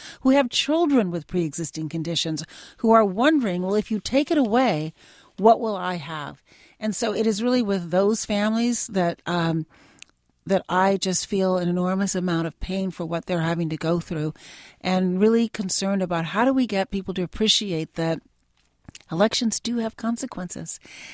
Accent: Chicago, Illinois, United States; I come from Chicago. It's pretty rough and tumble politics there.

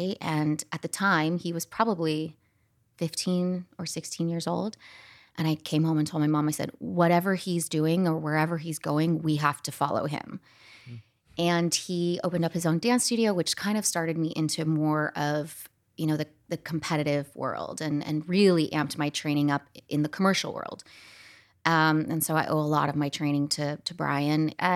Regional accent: Scottsdale, Arizona, United States; So I grew up in Scottsdale, Arizona.

